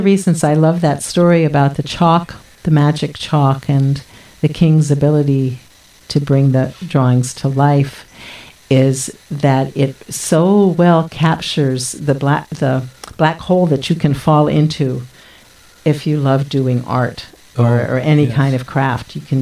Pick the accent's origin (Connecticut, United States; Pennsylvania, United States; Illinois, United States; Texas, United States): Pennsylvania, United States; Philadelphia; And I grew up in Philadelphia, of course, and my dad had a bookstore there.